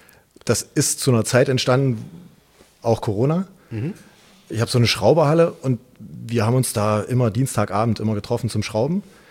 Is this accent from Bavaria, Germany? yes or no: no; Leipzig, Saxony, Germany; hi. Ich komme aus Leipzig und bin, mit 42 Jahren ein recht autobegeisterter Typ.